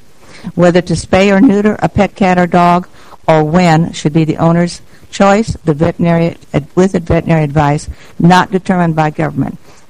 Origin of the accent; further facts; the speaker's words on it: California, United States; I'm from California.